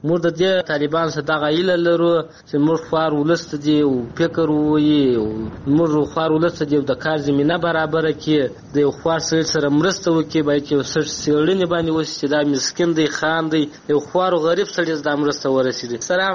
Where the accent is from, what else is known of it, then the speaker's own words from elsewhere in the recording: Helmand, Afghanistan; موږ د هلمند یو